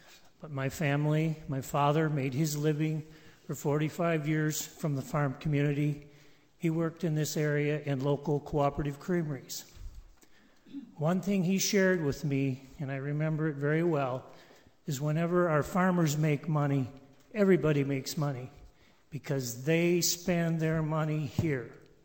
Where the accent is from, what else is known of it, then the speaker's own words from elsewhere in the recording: Rochester, Minnesota, United States; Mr. Chairman … I'm from Rochester, Minnesota.